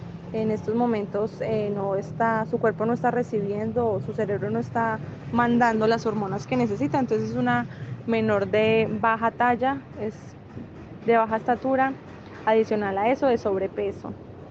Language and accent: Spanish; Circasia, Quindío, Colombia; Nosotros somos de Circasia, Quindío.